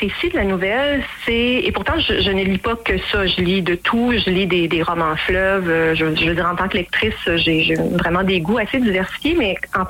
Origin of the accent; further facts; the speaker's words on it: Sherbrooke, Quebec, Canada; Oui, je suis originaire de l'Estrie. Je suis née à Sherbrooke.